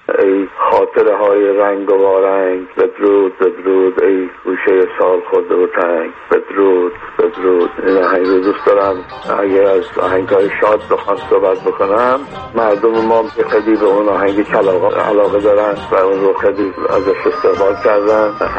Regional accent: Tehran, Tehran Province, Iran; born there; من خودم زاده تهران هستم

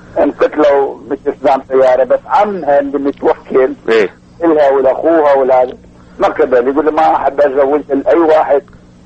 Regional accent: Iraq; أنا بطل عراقي له حوالي ثلاث دورات

